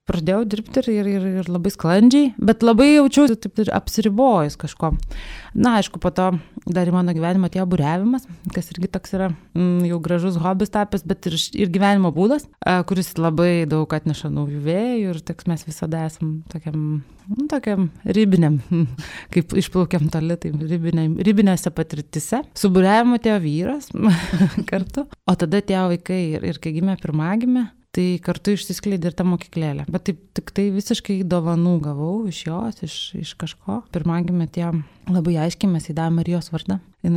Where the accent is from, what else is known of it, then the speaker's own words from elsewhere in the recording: Vilnius, Vilnius County, Lithuania; Esu kilusi iš Vilniaus, Užupio, iš tiesų, tai vat rytoj Užupis švenčia gražiasi savo metinės, tai ten tokias mano šaknis.